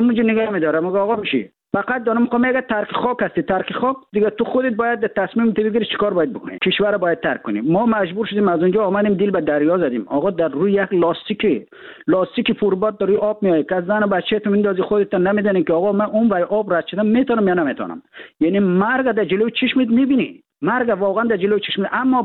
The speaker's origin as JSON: {"language": "Persian", "country": "Afghanistan", "tie": "born or raised there", "said": "ما در افغانستان در کشور جنگ زده بزرگ شدیم."}